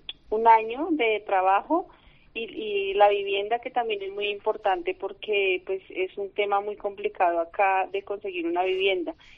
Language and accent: Spanish; Bogotá, Colombia; now in Spain; yo soy colombiana, vengo de la capital de Colombia, que es Bogotá. Llegué a España hace 2 años, y pues llegué a Cataluña por medio del programa de Micropoblas.